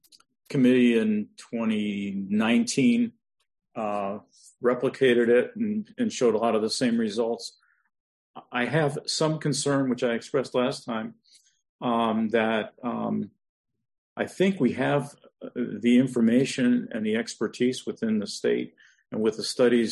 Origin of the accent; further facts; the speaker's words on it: Connecticut, United States; that sort of gets the hackles going on me, being from a rural area. I might have a different view if I was from New Haven or Hartford